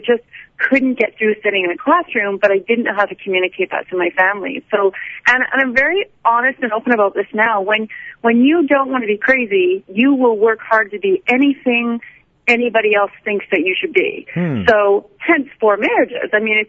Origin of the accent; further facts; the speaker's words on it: Edmonton, Alberta, Canada; also born or lived in Victoria / Red Deer / Grande Prairie; I was born in Victoria, B.C., but my family lived in Alberta. They lived in Red Deer and Grand Prairie and eventually Edmonton when I was a teenager. So that's what I definitely feel like Edmonton's my home. I've been here since I was about 12, 13.